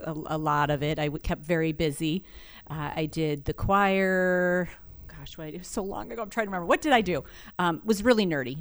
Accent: Siouxland, United States; also born or lived in Ames / West Des Moines; I'm born and raised in Siouxland. Did go over to Iowa State for a while, so lived in the Ames and then even West Des Moines for a short stint.

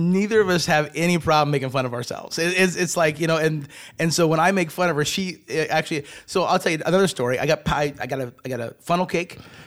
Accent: Walthill, Nebraska, United States; Walthall, Nebraska, 850 people. On the Omaha Indian Reservation, just 25 miles south of here.

